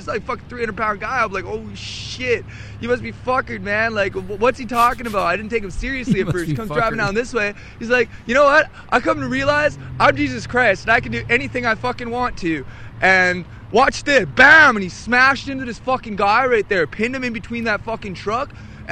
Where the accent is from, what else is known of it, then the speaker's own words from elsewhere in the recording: Sophia, West Virginia, United States; Sophia, West Virginia.